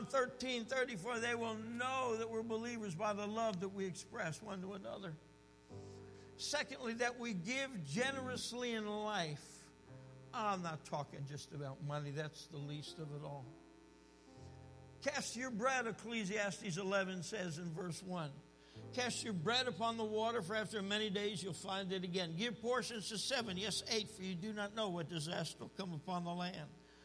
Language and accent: English; New Jersey, United States; Because of my background, I'm Jewish from New Jersey, as unchurched and unreached as anybody in a dark jungle on the other side of the planet.